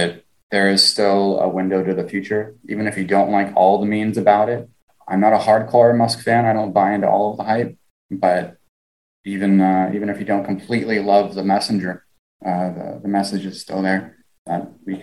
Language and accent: English; Iowa, United States; Well, I grew up in Iowa, and in Iowa, there are cities, but it's very easy to get away from the city and have a much deeper field of view on the universe.